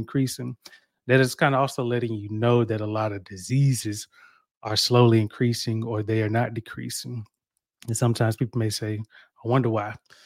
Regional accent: the South, United States; I grew up in the South.

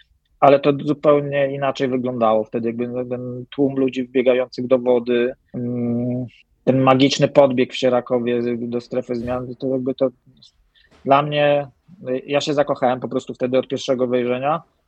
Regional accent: Poznań, Greater Poland Voivodeship, Poland; also born or lived in Warsaw; Poznań jest moim rodzinnym miastem, czy ja już się urodziłem w Warszawie, ale większość rodziny jest z Poznania.

